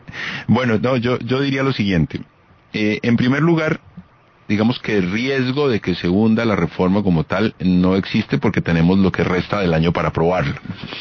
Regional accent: Putumayo, Colombia; yo soy originario de Putumayo, pero mi padre es de Barbacoas. Mi papá nació en Barbacoas. Digamos que tengo un origen en la costa pacífica nariñense

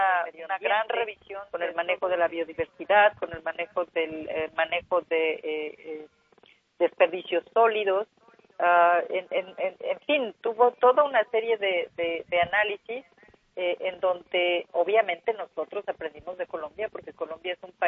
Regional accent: Mexico; pero soy mexicana.

